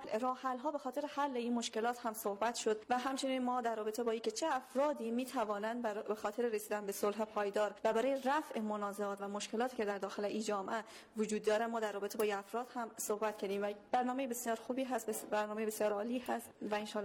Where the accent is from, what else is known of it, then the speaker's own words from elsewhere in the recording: Afghanistan; خودم به عنوان یک زنی که جوان هستم در داخل این جامعه و به عنوان یک افغانستانی و افغان دارم زندگی میکنم